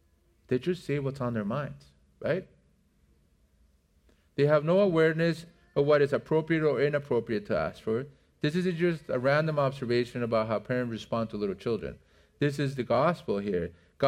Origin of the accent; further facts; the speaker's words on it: Mexico; I grew up in Mexico. So there's a lot of Catholics that I interacted